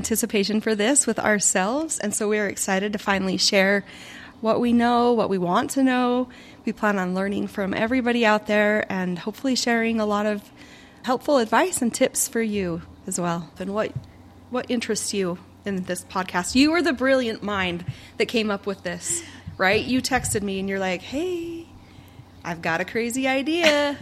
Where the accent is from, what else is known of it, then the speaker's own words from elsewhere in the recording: Idaho, United States; now in Utah, United States; So I'm originally from Idaho. I'm a small town girl. I couldn't get out of this small town in Idaho fast enough